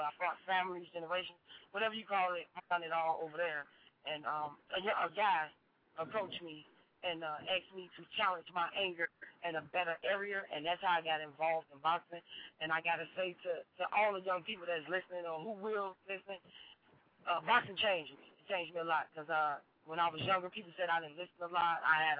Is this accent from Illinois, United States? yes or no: yes; Chicago, Illinois, United States; That's my ring name. I'm 27 years of age. I was born and raised in Cabrini Green to a mother of 5.